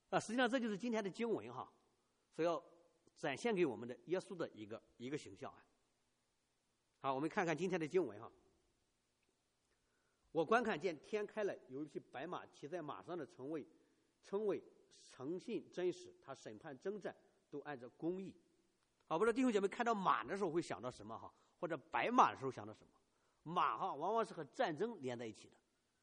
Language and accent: Chinese; China; 我们从大陆来的，我们以前都受过无神论，受过进化论的教育啊